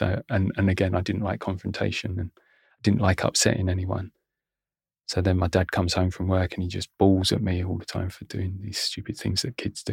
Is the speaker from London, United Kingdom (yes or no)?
yes; Bexleyheath, London, United Kingdom; I was born in Greenwich in South London, and I grew up in the sort of North Kent, South London areas, Bexley Heath and Welling, Plumstead and places like that. I grew up in a relatively affluent household, so quite a stable home.